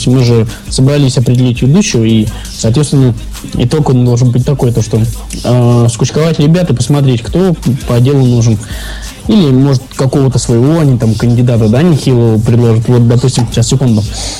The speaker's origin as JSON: {"language": "Russian", "region": "Lake Baikal area", "country": "Russia", "said": "А я вот с Байкала, у меня здесь всегда погода замечательная."}